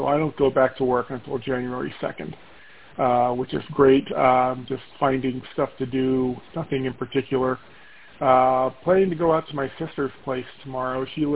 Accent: Chicago, Illinois, United States; born there; Obviously, I am not in Illinois, but I was born in Chicago, so I think that qualifies.

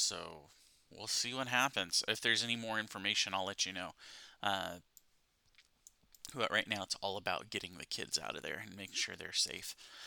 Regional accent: Palacios, Texas, United States; and my hometown is 28 degrees. Palacios, Texas, Palacios, Texas, 28 degrees.

